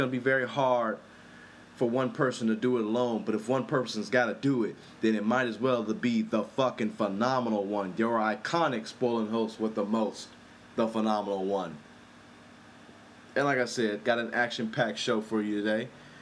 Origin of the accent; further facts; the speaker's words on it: Compton, California, United States; And, that is my hometown. Yes, that's right, people. Yes, my hometown of Compton.